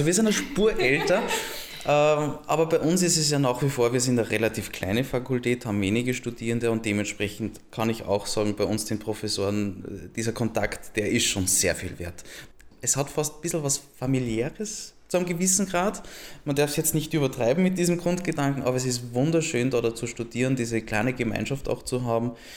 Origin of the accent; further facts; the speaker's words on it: Vienna, Austria; bei uns in Wien